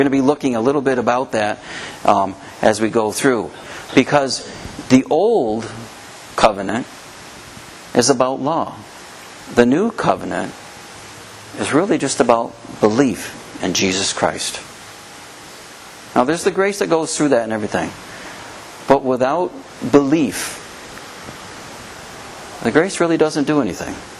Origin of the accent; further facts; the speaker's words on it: United States; as an American, we say, oh yeah, I believe